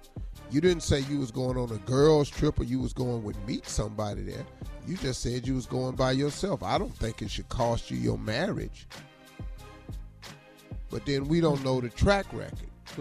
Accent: Ohio, United States; See, I'm from Ohio, so I grew up. I'm from Ohio, and they have Amish community.

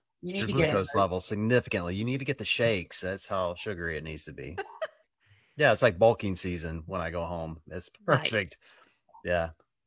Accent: the South, United States; accent: Southern; And so I told her my Southern accent will very likely be back before this episode's over.

